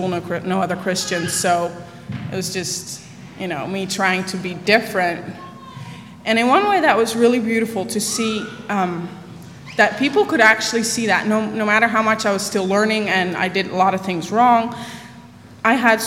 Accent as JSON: {"language": "English", "country": "Netherlands", "tie": "born or raised there", "said": "I grew up in Holland, of course, and in a Christian family"}